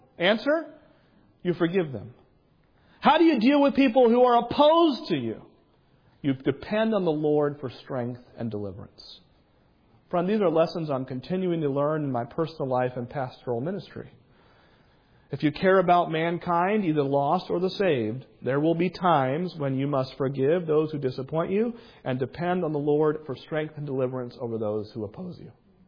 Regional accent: New Hampshire, United States; I grew up in New Hampshire. I graduated from high school in Wisconsin.

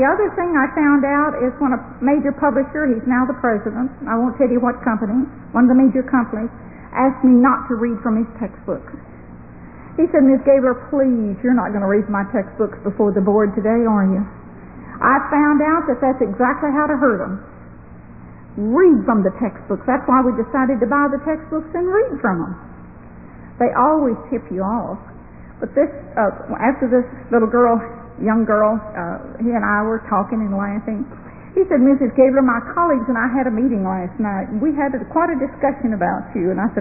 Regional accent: Ireland; And you have to realize I'm Irish. And you don't tell an Irishman you're not going to listen to them.

